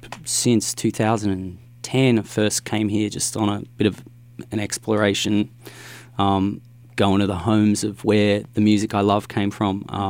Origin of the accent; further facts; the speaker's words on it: Melbourne, Victoria, Australia; I grew up in Thornbury, which is, it's only 20 minutes north of the CBD. So it's virtually part of Greater Melbourne. And yeah, it's just a little suburban neighbourhood, not unlike a lot of neighbourhoods you'd find in the US.